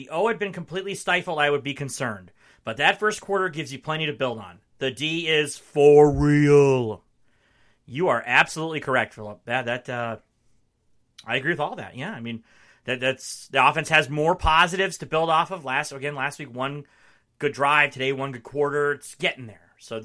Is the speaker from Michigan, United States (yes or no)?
yes; Marquette, Michigan, United States; I grew up in the Upper Peninsula, right? The first 23 years of my life, plus a year after college. I grew up in Marquette, which is like right in the middle of the UP, upper middle, around Lake Superior.